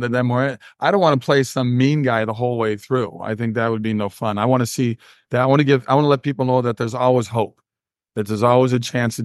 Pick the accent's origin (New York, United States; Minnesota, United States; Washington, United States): Minnesota, United States; I'm going to be filming in Minnesota, my home state, on a car racing movie.